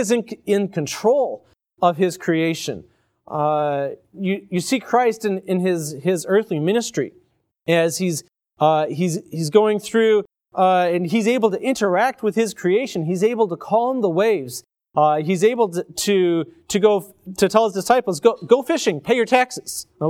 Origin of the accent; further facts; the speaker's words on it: Iowa, United States; I remember growing up in Iowa and having periods of not enough rain, and it was really bad.